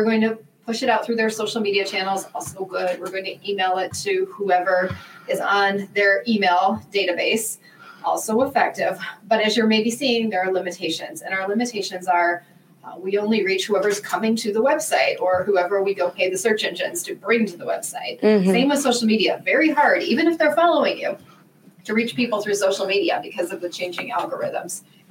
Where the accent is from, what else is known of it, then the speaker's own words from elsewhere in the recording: Cleveland, Ohio, United States; I'm from Cleveland.